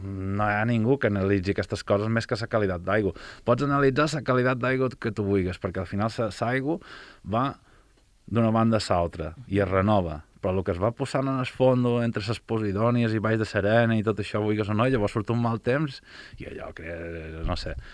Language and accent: Catalan; Balearic Islands, Spain; Però el que som els eivissencs i aquí Formentera, res, tio, molt poc